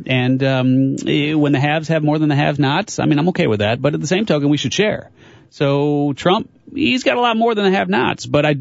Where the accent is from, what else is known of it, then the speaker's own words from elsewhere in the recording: Chicago, Illinois, United States; As a matter of fact, I'm from Chicago, so I vote. I'm from Chicago, so I voted for him for 10 times actually.